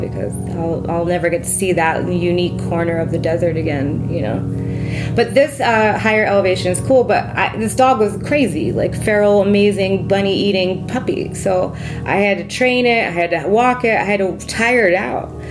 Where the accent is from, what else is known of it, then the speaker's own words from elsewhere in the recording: Philadelphia, Pennsylvania, United States; now in Yucca Mesa, United States; since I'm from Philly